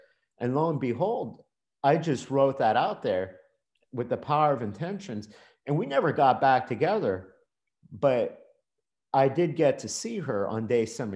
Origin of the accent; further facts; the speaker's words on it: Florida, United States; you know, I'm from South Florida.